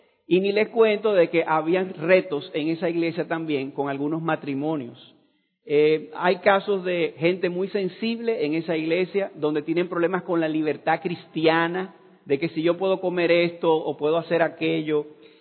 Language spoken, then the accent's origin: Spanish; Florida, United States; Ahí donde vivo es una ciudad que está alrededor de Fort Lauderdale. ¿Sabes cuántos nombres raros, verdad? Pero yo le digo a la gente para que no se compliquen, yo vengo del sur de la Florida